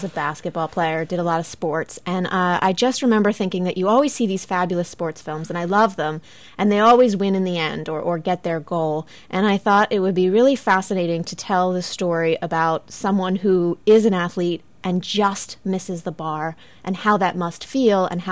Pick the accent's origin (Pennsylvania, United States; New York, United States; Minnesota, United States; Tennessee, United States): Pennsylvania, United States; Philadelphia; I grew up in Philly, and I grew up like watching everyone rowing and the beauty of it.